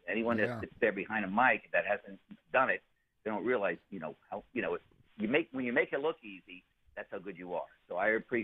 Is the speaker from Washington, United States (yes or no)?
no; Brentwood, New York, United States; I grew up in Brentwood, Long Island, which was one of the, not a very, you know, good neighborhood. We were pretty poor.